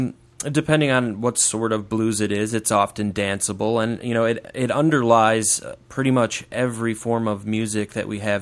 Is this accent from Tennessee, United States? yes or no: no; Chicago, Illinois, United States; born and raised in Chicago and just kind of grew up with that music.